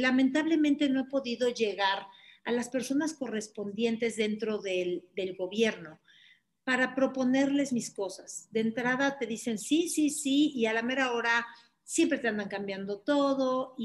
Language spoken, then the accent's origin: Spanish; Mexico City, Mexico; born there; Yo nací en la Ciudad de México y adelante de mí estaba lleno de actores.